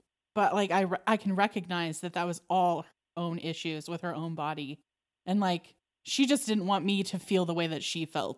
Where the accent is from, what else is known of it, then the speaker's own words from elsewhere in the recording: Indiana, United States; No, I'm actually from Indiana, like Northern Indiana.